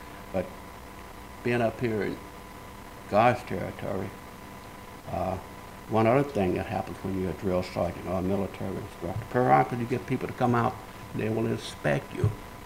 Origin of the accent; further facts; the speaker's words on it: Oklahoma City, Oklahoma, United States; Okay, I was born in Oklahoma City in 1943. Probably a little bit older than everybody else in here.